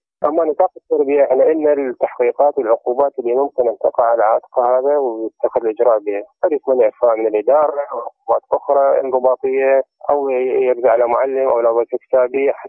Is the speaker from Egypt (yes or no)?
no; Iraq; من المحاكم الموجودة عندنا بالعراق أنه يعتقل